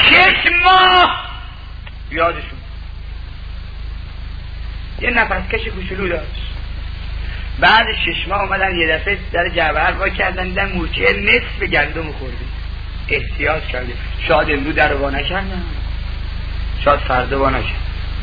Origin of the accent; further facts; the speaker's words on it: Yazd, Iran; also born or lived in Mashhad; now in Tehran, Iran; چون من اصلا یزدیه، تولدم در مشهده، ساکن تهرونم